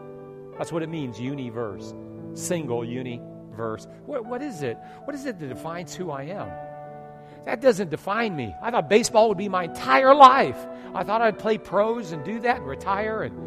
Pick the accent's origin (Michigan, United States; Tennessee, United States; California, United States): Michigan, United States; Detroit; A little boy born and raised in South Detroit, you know, a little journey goes along with.